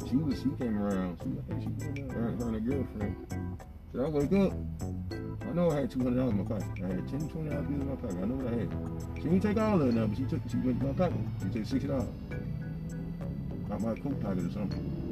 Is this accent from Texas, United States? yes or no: no; North Carolina, United States; on my birth certificate, man, I got North Carolina. I grew up in North Carolina.